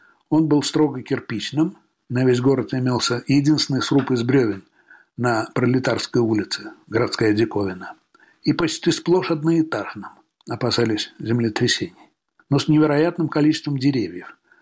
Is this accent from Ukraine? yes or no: no; Tashkent, Uzbekistan; В Москве, если мне случалось упомянуть в разговоре, что я родом из Ташкента, у вполне интеллигентов на вид людей иногда поднимались брови.